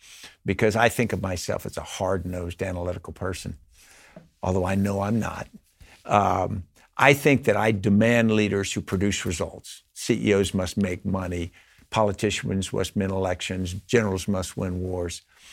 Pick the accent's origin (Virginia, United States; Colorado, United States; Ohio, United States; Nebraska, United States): Virginia, United States; I grew up near Washington or near Robert E. Lee's boyhood home. I live about 70 feet from it now. I went to Washington Lee High School.